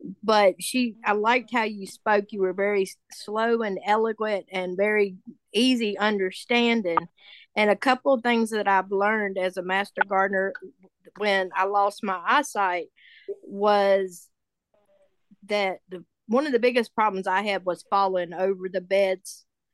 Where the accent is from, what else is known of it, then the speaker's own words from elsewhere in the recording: South Carolina, United States; I'm the lady from South Carolina.